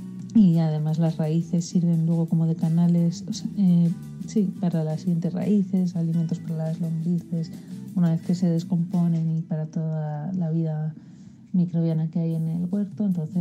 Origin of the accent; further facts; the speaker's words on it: Madrid, Community of Madrid, Spain; de Madrid, España.